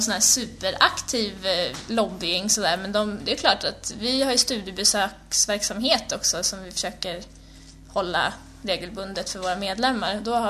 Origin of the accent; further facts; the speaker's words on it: Sweden; Alltså, som svensk så... Jag kan ju bara tala för mig själv.